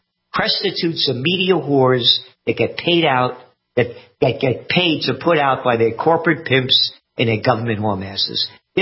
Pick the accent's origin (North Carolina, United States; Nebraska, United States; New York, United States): New York, United States; Bronx; also born or lived in Yonkers; It's about growing up in the Bronx as a kid, moving to Yonkers